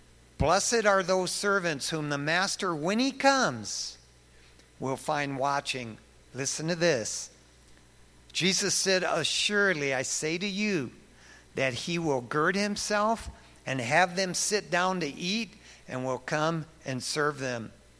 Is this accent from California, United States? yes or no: no; East Detroit, Michigan, United States; I'm from Michigan. I'm a Michigander. East Detroiter.